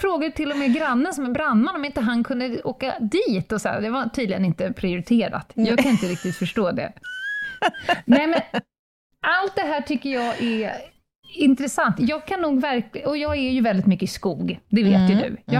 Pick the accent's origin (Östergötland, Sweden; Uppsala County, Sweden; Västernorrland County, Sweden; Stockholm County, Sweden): Stockholm County, Sweden; Kummelnäs; Där jag bodde när jag bodde i min ungdom där ute i Kummelnäs, Vikingsill.